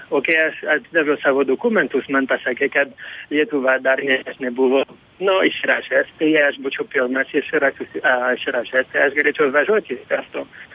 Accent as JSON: {"language": "Lithuanian", "country": "France", "second_language": "Lithuanian", "said": "Ir aišku, kaip prancūzas, aš turėjau daug pasirinkimų, kaip Anglija, Ispanija, Italija."}